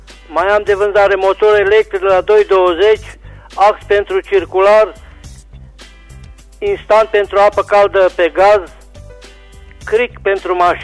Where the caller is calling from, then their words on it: Reșița, Caraș-Severin, Romania; din Reșița